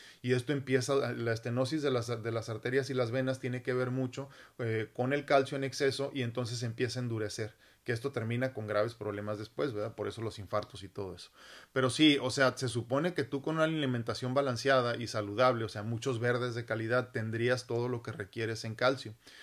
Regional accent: Mexico; Pero como mexicanos medimos a la mujer por cuántas parejas ha tenido.

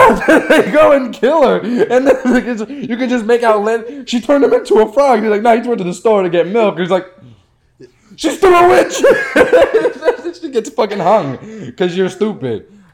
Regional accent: Massachusetts, United States; Cause I'm from Massachusetts, so I like learned all about this shit.

